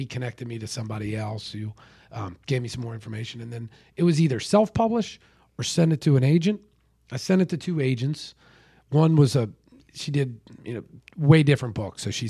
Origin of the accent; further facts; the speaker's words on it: Towson, Maryland, United States; I grew up in the Baltimore area. Towson is the neighborhood. Okay. Which is a lacrosse neighborhood, kind of.